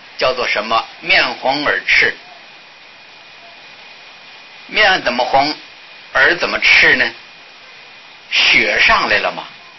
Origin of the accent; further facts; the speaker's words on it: North China, China; 我们小的时候在北方就听说这个事情